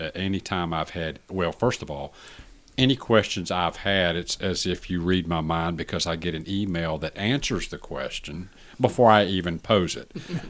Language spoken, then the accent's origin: English; Richmond, Virginia, United States; born there; So I was born in Richmond. We lived there about 2 weeks. My dad was in the military.